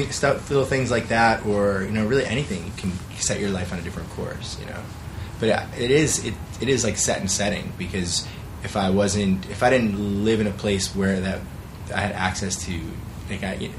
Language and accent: English; California, United States; Is that because we're from Cali?